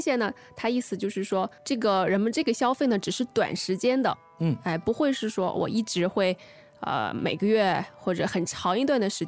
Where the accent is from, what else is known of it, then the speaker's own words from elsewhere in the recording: China; 这个心理平衡呢，在我们中国人这里非常重要，对吧？